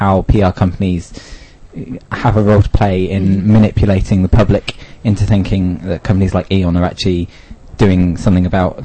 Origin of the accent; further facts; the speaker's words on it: Oxford, South East England, United Kingdom; I'm from Oxford.